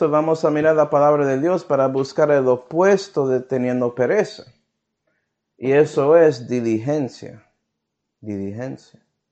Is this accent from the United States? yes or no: yes; United States; born there; porque nací en América, un lugar que ya tenía el sistema de...